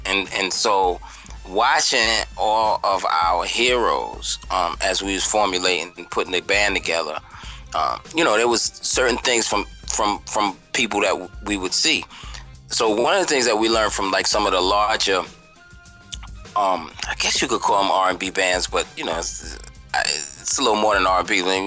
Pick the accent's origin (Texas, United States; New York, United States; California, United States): New York, United States; Brooklyn; I'm born and bred in Brooklyn, East New York.